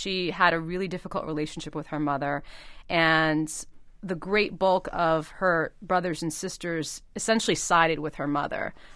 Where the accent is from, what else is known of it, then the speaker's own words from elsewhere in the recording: Brooklyn, New York, United States; when we grew up in Brooklyn, the mentality was that whatever happened in your family, you kept it within your family.